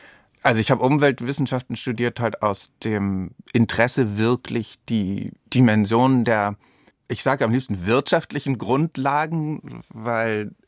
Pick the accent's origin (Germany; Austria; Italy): Germany; Hamburg; Ich bin in Hamburg aufgewachsen, die Familie war dann nach Deutschland zurückgegangen.